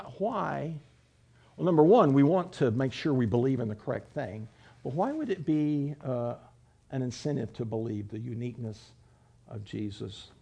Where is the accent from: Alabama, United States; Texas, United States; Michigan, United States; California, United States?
Texas, United States; Because I don't have to quit being an American. I don't have to quit being a Texan.